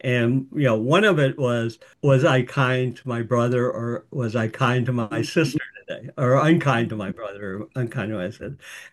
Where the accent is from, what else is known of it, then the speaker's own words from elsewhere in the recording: the South, United States; this is because of the way I grew up in the South and, the dysfunctional families